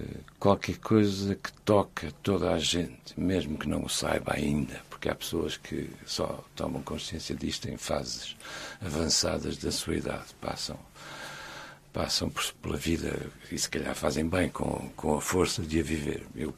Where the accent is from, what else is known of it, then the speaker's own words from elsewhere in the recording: Portugal; born there; Eu, na verdade, não sou religioso, mas nasci em Portugal, tive uma educação católica